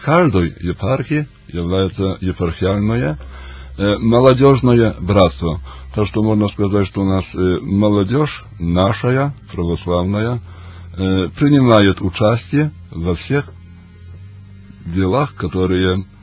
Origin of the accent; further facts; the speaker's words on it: Białystok, Podlaskie Voivodeship, Poland; Russian is a second language; мы приехали как паломники из Белостока, из Белостокской Гданьской епархии, из Варшавской.